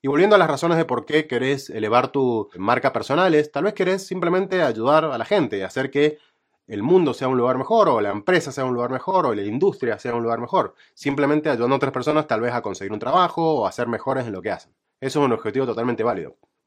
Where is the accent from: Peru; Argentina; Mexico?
Argentina; porque soy argentino y gano menos que ustedes